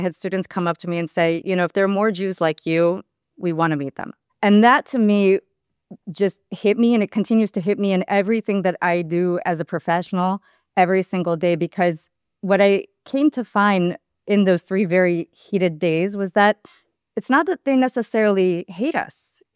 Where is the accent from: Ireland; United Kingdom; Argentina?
Argentina; also born or lived in United States; Being a Jew, being an Argentinian, being an American in Cairo, and it was a heated time.